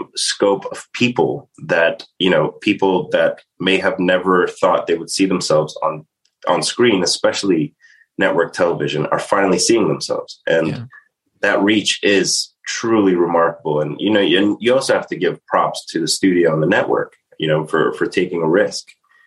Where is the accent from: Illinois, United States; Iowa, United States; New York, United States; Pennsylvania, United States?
New York, United States; Staten Island; I'm from Staten Island, New York.